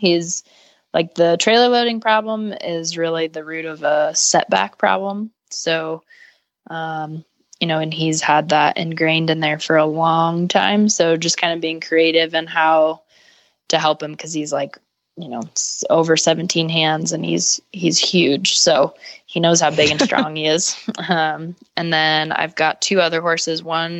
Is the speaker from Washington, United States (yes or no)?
no; Boulder, Colorado, United States; from Boulder, Colorado.